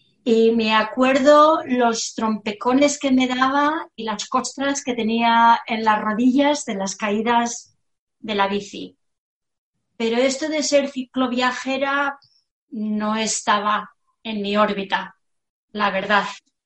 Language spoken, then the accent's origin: Spanish; Irun, Basque Country, Spain; moved away as an adult; now in London, United Kingdom; Tengo 62 años y soy de Irún, pero desde el 1980 vivo en Londres.